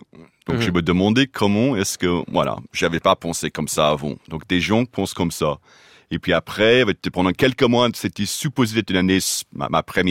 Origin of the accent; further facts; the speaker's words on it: United States; French is a second language; j'avais l'idée en tête, en tant qu'Américain de 16 ans